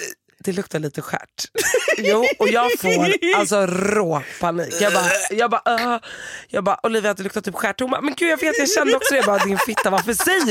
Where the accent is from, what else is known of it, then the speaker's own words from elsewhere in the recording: Sweden; born there; jag är född i Sverige, min mamma är svensk.